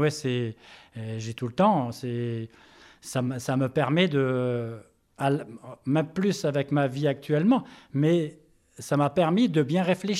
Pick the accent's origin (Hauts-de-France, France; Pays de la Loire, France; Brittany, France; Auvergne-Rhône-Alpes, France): Hauts-de-France, France; also born or lived in Corbeil-Essonnes